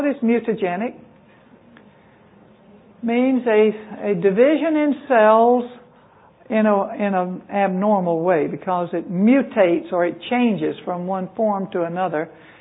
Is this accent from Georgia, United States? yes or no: yes; Georgia, United States; when I grew up in South Georgia, where sugarcane syrup was really a table delicacy, and most everybody had it growing in the yard or in the field, and we made our own syrup